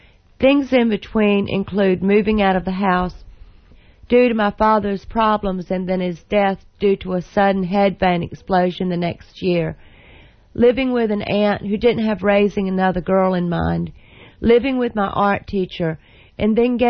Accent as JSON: {"language": "English", "region": "Southern United States", "country": "United States", "said": "So if I did something less as a Southerner, it would be, I would be writing about hairdos, sweet teas, barbecue, and beauty shops."}